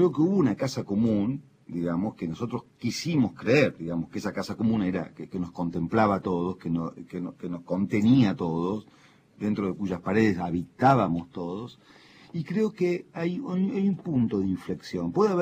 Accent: Argentina; como argentinos

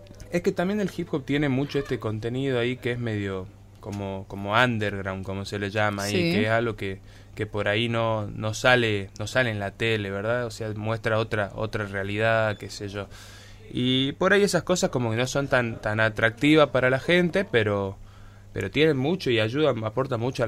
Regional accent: Tartagal, Salta, Argentina; now in Salta, Argentina; Yo soy de acá, de Tartagal, me fui a vivir a Salta, pero siempre voy y vengo porque mi mamá está acá.

